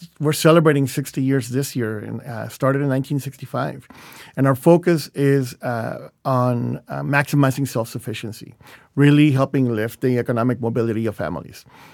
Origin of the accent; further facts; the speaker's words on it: California, United States; growing up in the South Bay, which is where I grew up, there were a lot of Latino families around us.